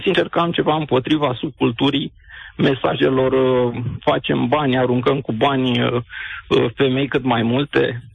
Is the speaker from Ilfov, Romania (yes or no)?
no; Craiova, Dolj, Romania; Sunt din Craiova